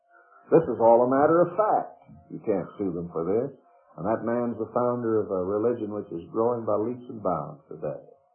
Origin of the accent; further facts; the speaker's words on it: Iowa, United States; I grew up in Iowa on hog meat and taters.